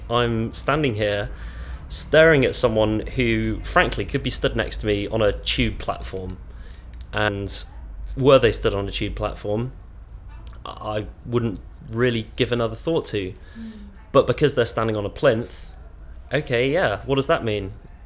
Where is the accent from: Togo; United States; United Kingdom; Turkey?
United Kingdom; Liverpool, North West England; My date of birth is the 9th of July 1980 and I come from Liverpool.